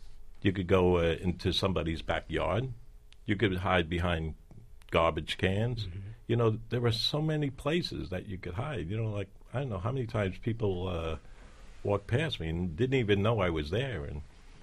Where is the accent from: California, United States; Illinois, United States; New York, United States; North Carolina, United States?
New York, United States; It was on 45th Street between 9th and 10th Avenue. In fact, my brother is still living there.